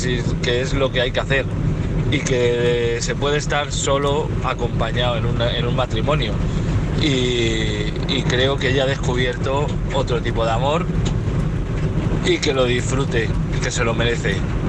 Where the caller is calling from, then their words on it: Valladolid, Castile and León, Spain; de Valladolid.